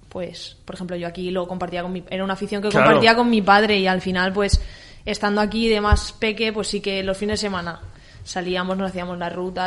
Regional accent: Alborache, Valencian Community, Spain; Pues casi siempre salíamos por mi pueblo, que es Alborache, cerquita de Buñol, y íbamos a hacer rutas por ahí.

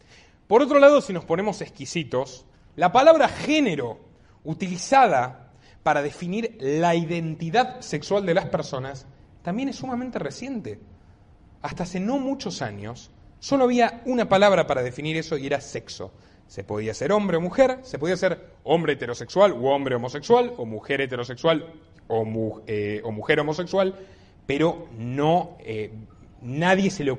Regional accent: Bariloche, Río Negro, Argentina; en mi ciudad natal, en el sur, en Bariloche, en la Patagonia

